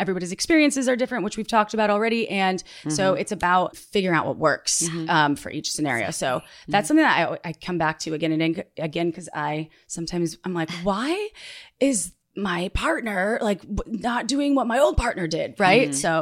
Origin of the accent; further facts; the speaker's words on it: Midwest, United States; I love that though, because I grew up in the Midwest.